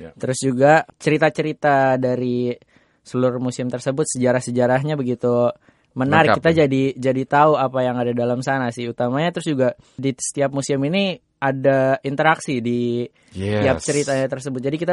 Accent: Jakarta, Indonesia; now in United States; Saya berasal dari Jakarta dan saat ini saya sedang kuliah, masih masa kuliah, semester akhir di Brawijaya University di Kota Malang.

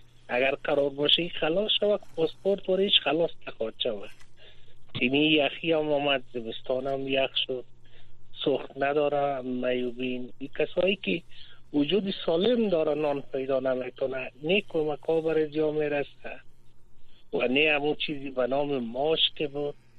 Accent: Kabul, Afghanistan; از کابل هستم و شرق چرقلای وزیر آباد

